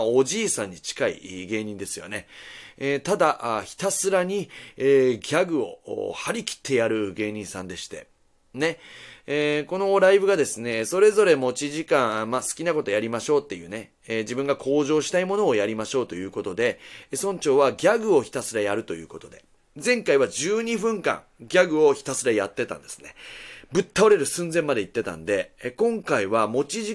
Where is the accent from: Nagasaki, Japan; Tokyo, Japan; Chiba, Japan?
Nagasaki, Japan; 長崎いたらしいのよ、俺の出身地である長崎県に。